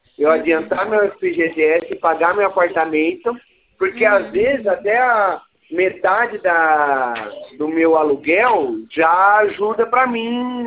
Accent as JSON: {"language": "Portuguese", "town": "Rio Claro", "region": "São Paulo", "country": "Brazil", "said": "Eu sou de Rio Claro, São Paulo."}